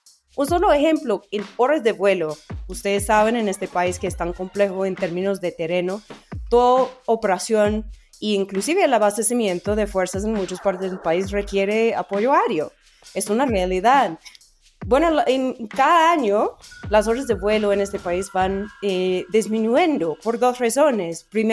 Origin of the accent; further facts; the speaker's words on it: United States; Spanish is a second language; yo soy de Estados Unidos, mi país